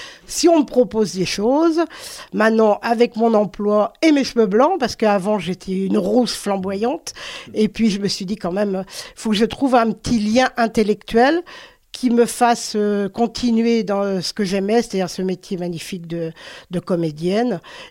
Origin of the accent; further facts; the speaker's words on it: Pays de la Loire, France; parce que moi je suis aussi originaire de Vendée